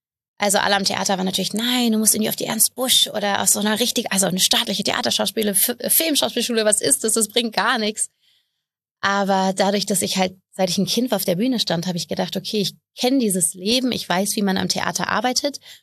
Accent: Bonn, North Rhine-Westphalia, Germany; Also ich bin gebürtig aus Bonn

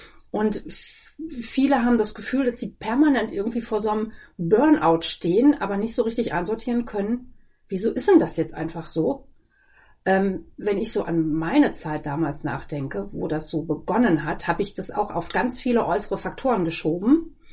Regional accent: East Germany, Germany; Früher bei uns im Osten haben wir immer gesagt, ja, die Männer gehen in den Krieg, weil die wollen auch mal bluten.

